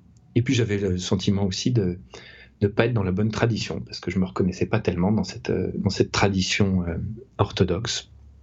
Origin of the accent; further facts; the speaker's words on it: France; Je suis français, mais je suis né d'un père russe. Et pour cela, j'ai été à la naissance baptisé orthodoxe.